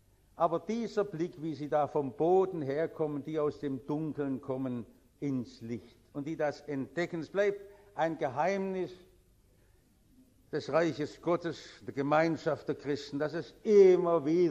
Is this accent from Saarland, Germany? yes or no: no; Baden-Württemberg, Germany; auch als Schwabe sage ich, und ob schon